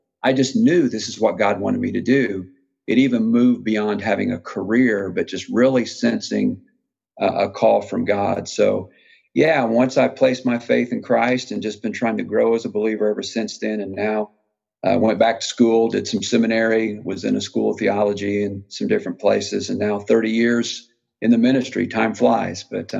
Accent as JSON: {"language": "English", "region": "the Ozarks", "country": "United States", "tie": "born or raised there", "said": "I was born and raised in the Ozarks"}